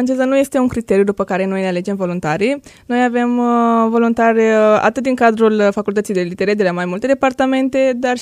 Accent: Neamț County, Romania; nu sunt din Iași, sunt din Neamț

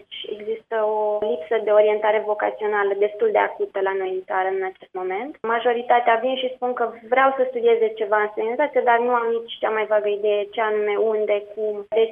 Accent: Romania; moved away; Îmi doresc să ajut la dezvoltarea societății și sunt foarte mândră că sunt româncă și îmi văd viitorul acolo, cu siguranță.

